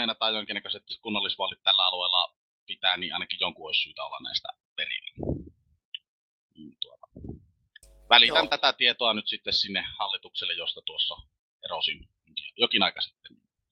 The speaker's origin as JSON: {"language": "Finnish", "town": "Oulu", "region": "North Ostrobothnia", "country": "Finland", "said": "mä oon Oulusta ja tässä nyt on vähän Oulun piirissä jännääkin jännempää jännää"}